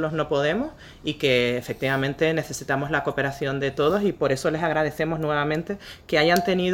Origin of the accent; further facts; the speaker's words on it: Canary Islands, Spain; a mí como canaria me avergüenzan terriblemente